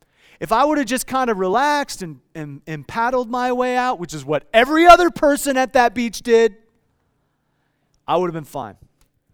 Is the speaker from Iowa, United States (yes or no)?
yes; Iowa, United States; I grew up in Iowa. Some of you know that. And as an Iowa boy